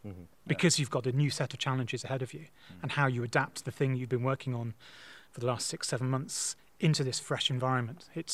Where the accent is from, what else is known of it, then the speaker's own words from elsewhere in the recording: Northampton, East Midlands, United Kingdom; I'm also from Northampton